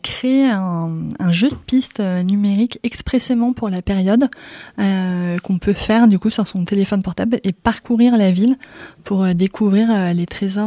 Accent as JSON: {"language": "French", "region": "Grand Est", "country": "France", "tie": "born or raised there", "said": "Pour moi, l'Avent, c'est très concret parce que j'ai grandi en Alsace, donc c'est une période qu'on célèbre."}